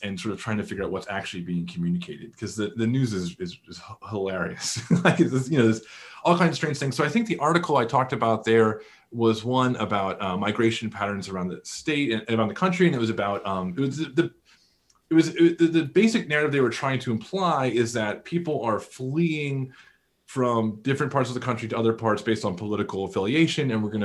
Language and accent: English; Northeast, United States; I grew up in the Northeast, relatively liberal world